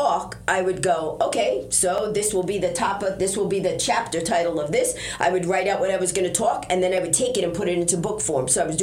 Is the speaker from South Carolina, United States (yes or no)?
no; New York, United States; I'm from New York. I'm a stand-up comic.